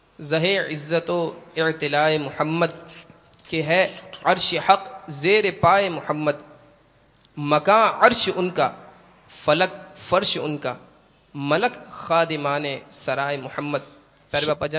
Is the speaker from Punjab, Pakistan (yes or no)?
no; Karachi, Sindh, Pakistan; میرا تعلق باب المدینہ کراچی سے ہے،